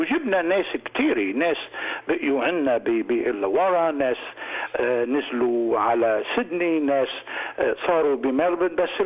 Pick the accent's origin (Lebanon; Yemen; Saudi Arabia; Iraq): Lebanon; now in Australia; أنا جيت من لبنان بأوائل السبعينات وكان تقريبا بداية الحرب اللبنانية، قررنا أن نترك ونجي على أستراليا.